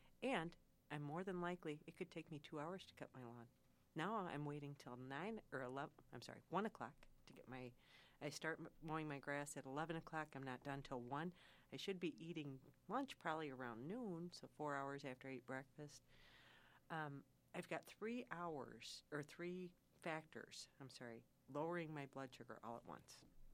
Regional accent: Waukegan, Illinois, United States; you know, I'm from Waukegan, and everybody says mispronounced that too.

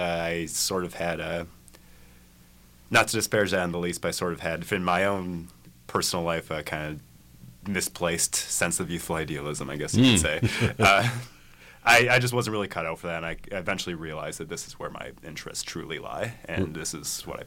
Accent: Pardeeville, Wisconsin, United States; Partyville is a small rural town. It's about 45, 50 minutes north of Madison

